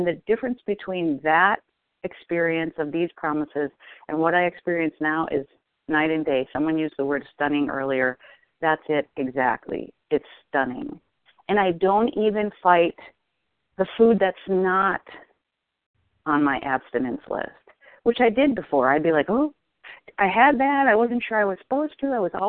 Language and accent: English; Ojai, California, United States; I'm from Ojai, California, recovered compulsive overeater.